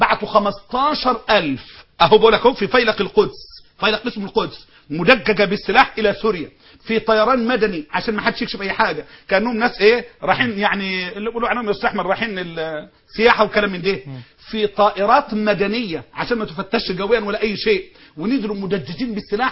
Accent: Egypt; حزب الله ده المصيبة اللي فوتن بالبعض عندنا في مصر وفي بعض الدول.

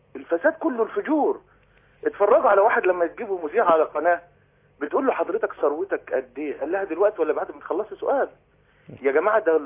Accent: Egypt; احنا عندنا في مصر هنا في بلد جوه البلد مش بتاعتنا. يعني انا مقيم في شرم الشيخ

